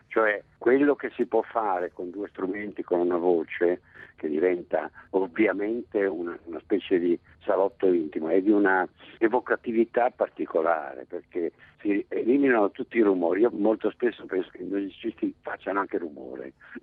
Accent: Naples, Campania, Italy; Sono napoletano di papà e di mamma, tutte e due purtroppo andati, ma di due napoletani bellissimi, straordinari.

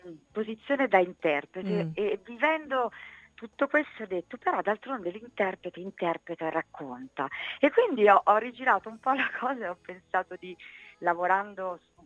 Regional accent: Rome, Lazio, Italy; now in Milan, Italy; se sono romana, io me la sono vissuta a Milano tanto.

